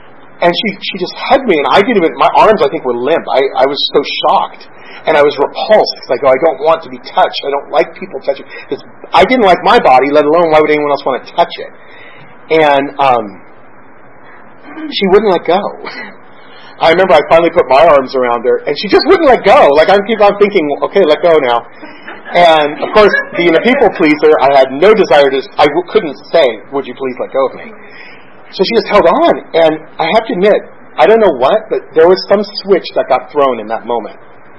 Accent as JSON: {"language": "English", "region": "California", "country": "United States", "lives_now": "Inglewood, United States", "said": "When I first came down here, I was living in an apartment that was Inglewood adjacent. I came from Northern California, and my job had transferred me down here"}